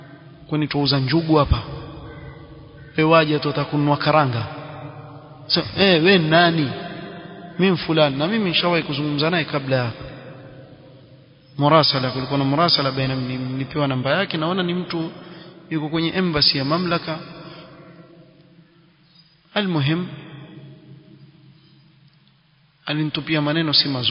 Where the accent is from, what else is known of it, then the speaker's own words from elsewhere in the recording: Yemen; sisi ni wa Yemen